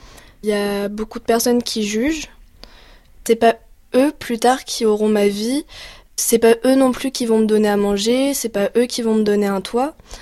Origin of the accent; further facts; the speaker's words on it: Bordeaux, Nouvelle-Aquitaine, France; j'ai 20 ans et je viens de Bordeaux. Je suis étudiante en lettres et langues espagnoles.